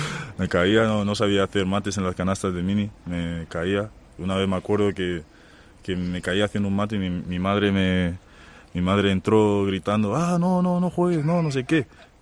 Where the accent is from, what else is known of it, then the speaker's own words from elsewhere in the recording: Madrid, Community of Madrid, Spain; Yo soy de Madrid, madrileño.